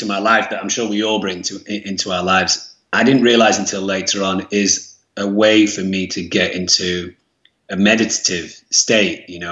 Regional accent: Germany; So I was brought up as a Mancunian in a Mancunian household with two Mancunian parents. But in Germany, you know, I was brought up with currywurst and, you know, German ice cream

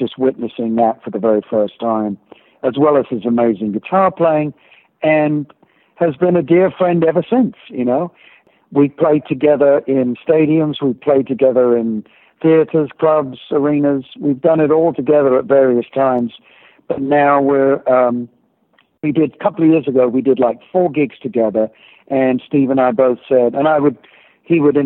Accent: England, United Kingdom; now in United States; So I never have to give up my British passport, which I would never do. And I would not have become an American citizen had I not been able to keep my English passport.

